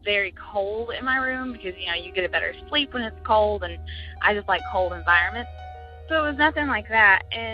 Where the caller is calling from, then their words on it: Kentucky, United States; I'm calling from Kentucky.